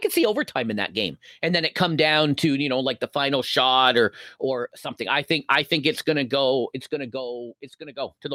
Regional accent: Canada; I'm Canadian, so what do I know?

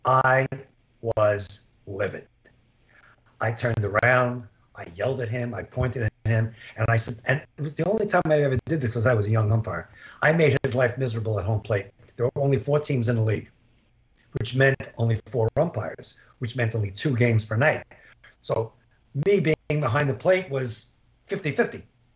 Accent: New York City, New York, United States; I played in the Bronx. I grew up in the Bronx, played stickball in the Bronx, hit three sewers in the Bronx, if you know what that means.

